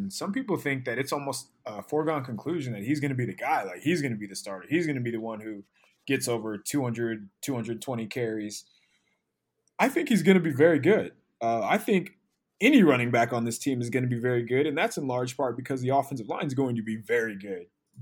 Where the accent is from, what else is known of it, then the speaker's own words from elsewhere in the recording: San Diego, California, United States; born there; especially like I was born in San Diego. You don't really hear too many people from that area just come up.